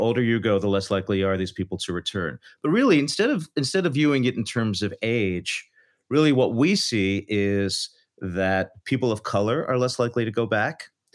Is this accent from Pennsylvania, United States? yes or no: yes; Philadelphia, Pennsylvania, United States; You know, I'm from Philadelphia, right?